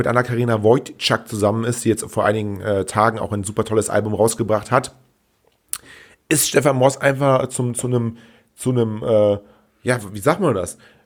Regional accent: North Rhine-Westphalia, Germany; drisch, sagt man bei uns im Rheinland

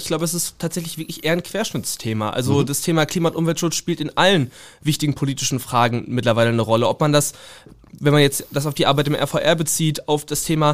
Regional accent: Waltrop, North Rhine-Westphalia, Germany; dass wir bei uns vor Ort, ich komme aus Waltrop, die Stimme von jungen Menschen ein bisschen mehr nach vorne bringen.

